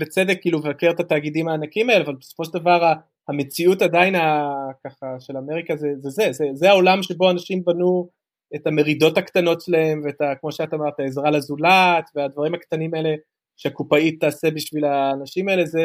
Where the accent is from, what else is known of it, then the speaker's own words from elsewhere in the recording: Tel Aviv, Tel Aviv District, Israel; אני הייתי ילד בתל אביב, אז היה לנו קטע, גדלתי ברמת אביב